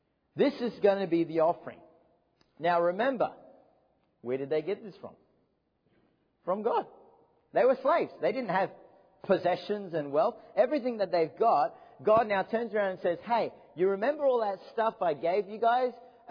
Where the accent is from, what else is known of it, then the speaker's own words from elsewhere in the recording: Australia; now in United States; I used to remember as an Australian, we'd pretend to be televangelists at youth camps and things.